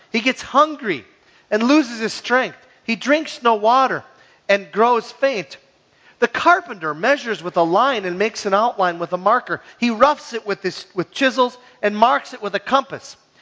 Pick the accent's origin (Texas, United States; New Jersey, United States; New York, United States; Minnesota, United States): Minnesota, United States; Hibbing; I'm from Hibbing, Minnesota. Hibbing was an absolutely beautiful city 150 years ago when they had trees.